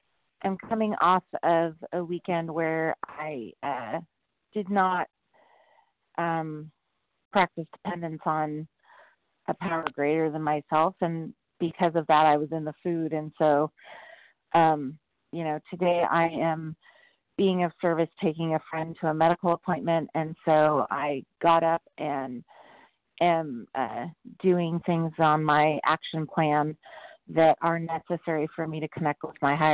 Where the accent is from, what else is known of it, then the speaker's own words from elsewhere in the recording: Ireland; I'm Irish, and I'm, you know, Irish by culture, and I swear it makes me more stubborn.